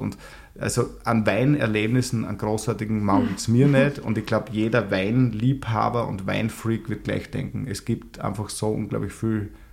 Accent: Styria, Austria; der uns als Steirer am Wochenende, weil wir sind nicht heimgefahren von Klosterneuburg von der Schule

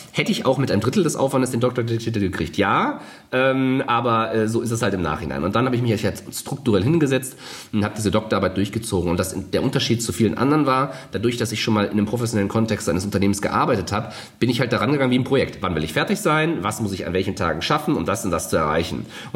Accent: Niestetal, Hesse, Germany; also born or lived in Cologne; Dann sind wir in die Nähe von Kassel gezogen, Niestetal, Heiligenrode. Ist schon dörflich, also auch so ein Vorort, aber eher so dörflich gewesen.

